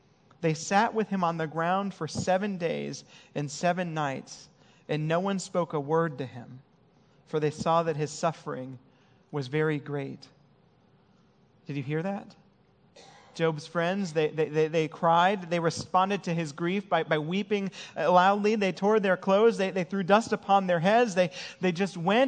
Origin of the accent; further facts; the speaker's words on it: Detroit, Michigan, United States; most of my friends growing up in Detroit were Jewish